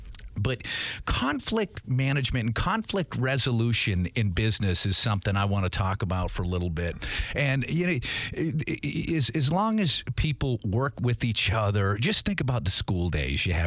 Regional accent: Boston, Massachusetts, United States; accent: Boston; now in Jacksonville, United States; I love Jacksonville. I'm from Boston originally.

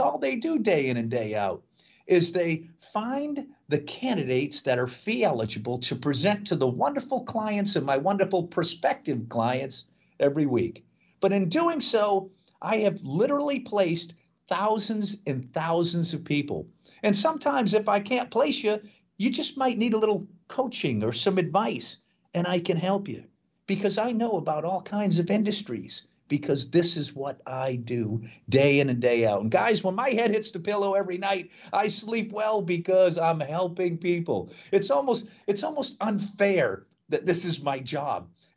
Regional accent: Boston, Massachusetts, United States; I want to know what's going on in my hometown. So Boston Danny gives us an update. He brags about his sports teams, the weather, and the fair city of Boston.

